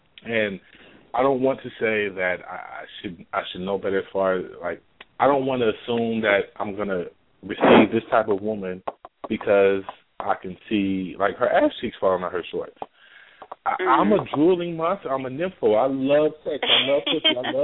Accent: California, United States; I'm from Cali. Okay. But I'm from Northern Cali. I'm between the Bay Area, right, Sacramento.

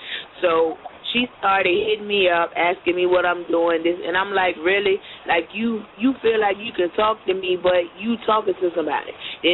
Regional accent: South Carolina, United States; I'm from South Carolina. I don't do all that shit

